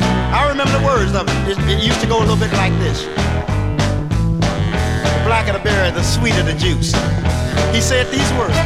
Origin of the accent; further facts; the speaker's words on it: Cincinnati, Ohio, United States; rothers and I was raised in Cincinnati, you know, Cincinnati, Ohio.